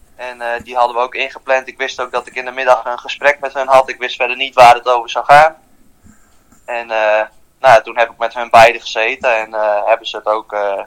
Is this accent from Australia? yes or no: no; Menaldum, Friesland, Netherlands; ik ben 21 jaar en ik kom uit Menaldum, uit Friesland. En dat ligt vlak bij Leeuwarden.